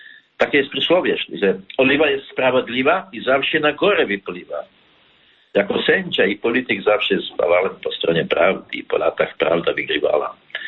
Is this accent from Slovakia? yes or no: yes; Prešov, Prešov Region, Slovakia; Polish is a second language; Pochodził z północnej Słowacji i mój dialekt z Prešova, gdzie się urodziłem i żyłem, jest bardzo podobny do języka polskiego.